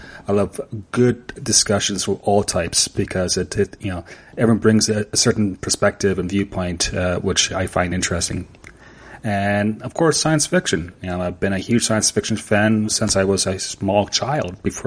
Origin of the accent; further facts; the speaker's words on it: Niagara Falls, Ontario, Canada; I was born in St. Catharines, Ontario, Canada. And my family moved to Niagara Falls, Ontario, Canada, which is literally like 10 miles away when I was like 2. So I grew up in Niagara Falls.